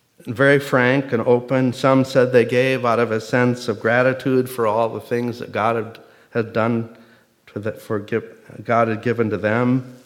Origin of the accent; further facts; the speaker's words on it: Beemer, Nebraska, United States; Growing up in Beamer, Nebraska, a little church that I love so dearly and go back there and have fond appreciation for